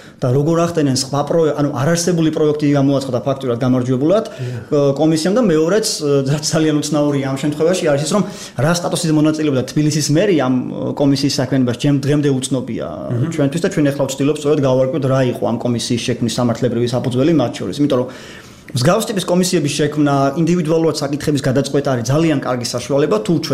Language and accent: Georgian; Batumi, Adjara, Georgia; და რეალურად მე ბათუმში დავიბადე, გავიზარდე